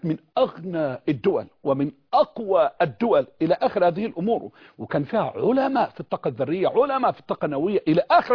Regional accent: Egypt; يعني أنت جعلتني كمصري يعني مخيرا بين أمرين

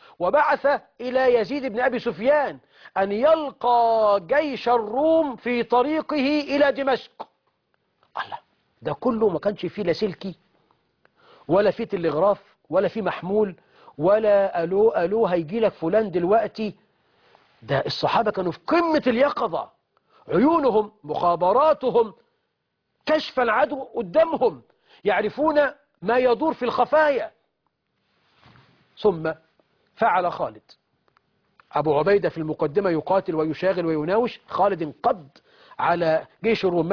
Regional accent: Egypt; بلدنا مصر

